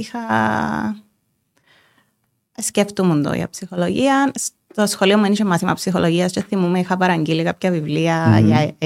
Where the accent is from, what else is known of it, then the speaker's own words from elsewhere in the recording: Dali, Nicosia District, Cyprus; Γεννήθηκα στο Δάλιν. Και από την πλευρά του παπά μου είμαι μεσαρίτησα από το στρογγυλό αμοχός του.